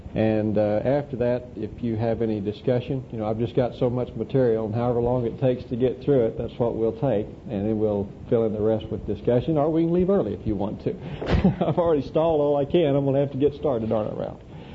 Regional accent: Duncan, Oklahoma, United States; I'm from Duncan, Oklahoma.

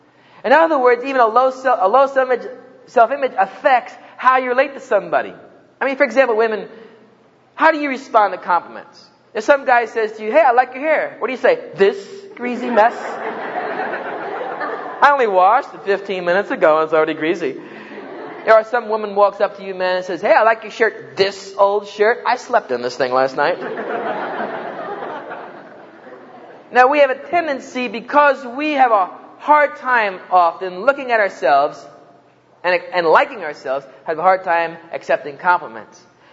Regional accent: New Jersey, United States; Now, growing up in New Jersey is no big deal.

